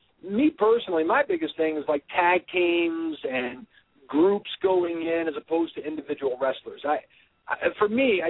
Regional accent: the South, United States; But, you know, I'm from the South. I guess I just don't relate too much.

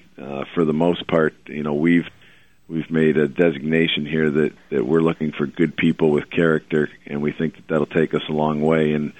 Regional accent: Massachusetts, United States; Well, you know, interestingly enough, I'm from Massachusetts, and for the, you know, I've been here for 13 years since day one.

